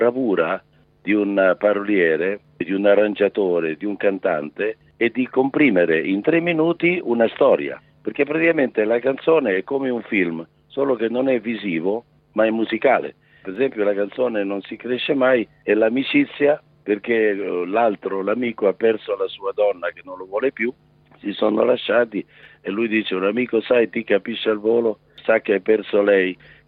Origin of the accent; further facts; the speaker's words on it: Rome, Lazio, Italy; Io sono romano e ho detto: certo che mi garba.